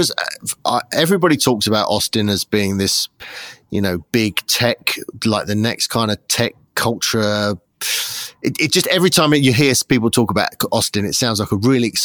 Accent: Australia; also born or lived in United Kingdom; I was going to say my home country of Australia, but I was born in the UK.

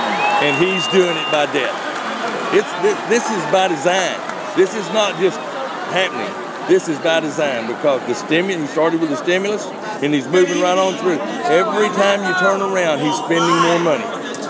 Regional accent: Texas, United States; 68 years old, and I'm from Kaufman County, Texas.

